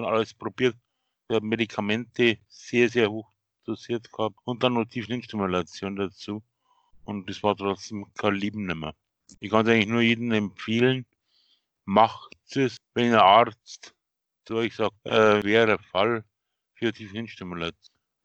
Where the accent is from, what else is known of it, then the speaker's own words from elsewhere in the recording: Bavaria, Germany; Bei uns in Bayern war es einfach mal Grüß Gott benannt. Jetzt vielleicht, ich bin Bayern.